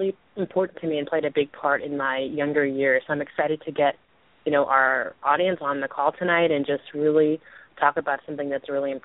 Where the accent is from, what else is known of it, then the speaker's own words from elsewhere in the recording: New Jersey, United States; also born or lived in New York; I am officially back to being a Jersey girl. I just was shy of the 10-year mark of being a New Yorker.